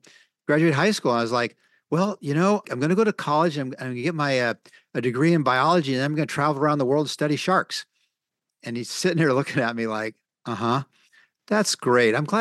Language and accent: English; Pruneville, California, United States; I grew up in the Monterey area, in a little area called Pruneville.